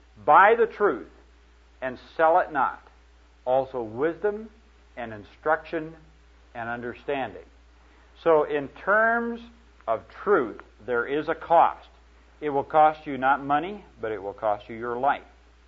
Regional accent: Garden City, Iowa, United States; born there; I've seen that in a little town that I was born in Garden City, Iowa. Three street lights, one beer joint, a post office, a grocery store, and occasionally a gas station.

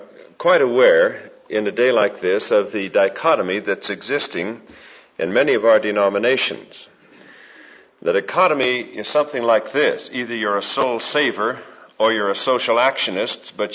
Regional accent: Pittsburgh, Pennsylvania, United States; As I was growing up in Pittsburgh, one of the beautiful experiences

